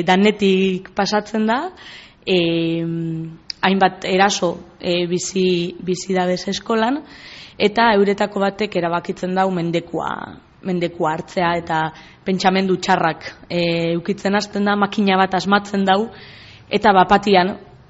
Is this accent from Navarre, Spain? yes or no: no; Eibar, Basque Country, Spain; Ni Eibartarra naiz, bertan talde batzuk dauzkat